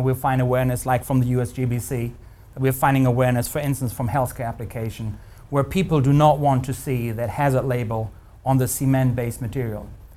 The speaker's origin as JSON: {"language": "English", "country": "Germany", "tie": "born or raised there", "lives_now": "United States", "said": "Not just in my hometown in Germany or in many, many parts of the world, you're being restricted with too many regulations"}